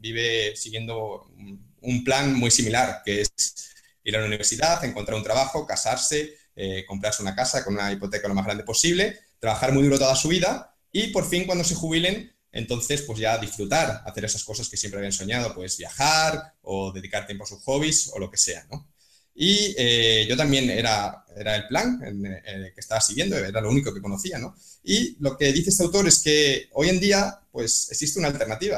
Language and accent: Spanish; Cáceres, Extremadura, Spain; tengo 29 años y soy de Cáceres. Y estudié ingeniería informática aquí, en la Universidad de Extremadura, viviendo en casa de mis padres